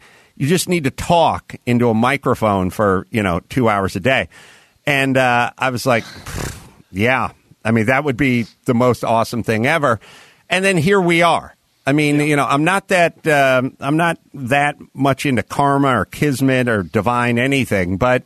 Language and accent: English; North Hollywood, California, United States; two blocks from where I grew up in North Hollywood.